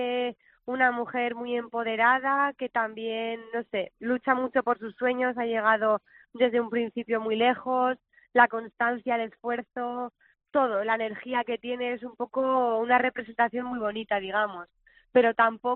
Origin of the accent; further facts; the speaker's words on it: Torrijos de la Cañada, Castilla-La Mancha, Spain; Igual que en mi pueblo, en Torrijos de la Cañada, este agosto pasado hice un desfile